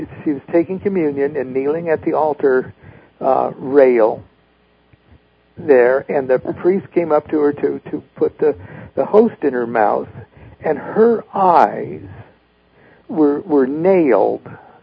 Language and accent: English; Columbus, Nebraska, United States; I was raised in Columbus, Nebraska